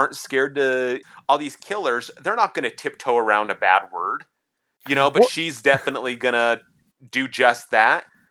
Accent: Utah, United States; growing up in Utah, people can't even say hell, they'll say heck.

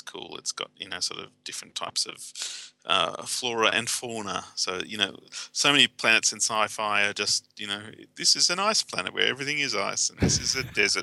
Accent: Australia; We're Australian, by the way. We are Australians. Not the British.

